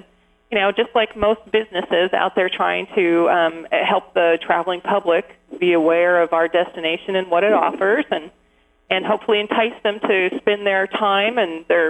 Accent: Juneau, Alaska, United States; I am fortunate to be working in the visitor industry in basically my hometown. My family moved to Alaska in 1968. So I have watched Juneau and Alaska change over the years.

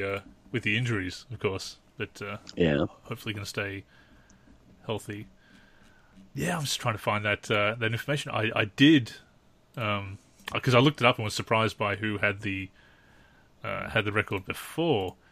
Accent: Newcastle, New South Wales, Australia; Actually, he spent some time in my hometown of Newcastle because his father played for our team

